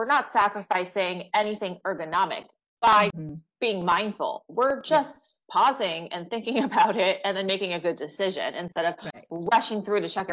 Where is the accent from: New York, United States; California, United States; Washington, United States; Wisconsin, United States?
California, United States; Los Angeles; So I grew up in Los Angeles, and I had a very similar upbringing to a lot of interior designers